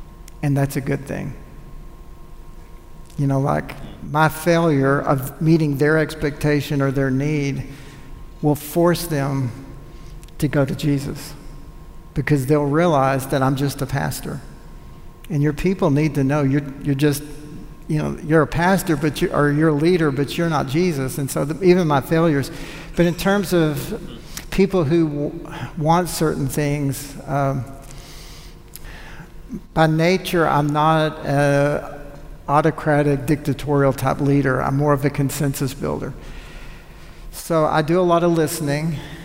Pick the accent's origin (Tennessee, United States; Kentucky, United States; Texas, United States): Texas, United States; I'm a Texan.